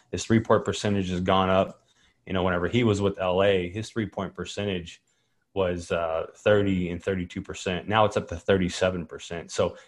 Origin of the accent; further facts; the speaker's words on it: Kentucky, United States; And, you know, I'm from Kentucky, state of Kentucky, and we have a lot of players coming out of Kentucky going pro